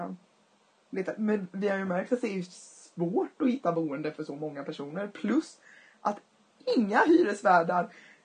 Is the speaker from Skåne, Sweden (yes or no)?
no; Kalmar, Kalmar County, Sweden; även om jag hade varit hemma i Kalmar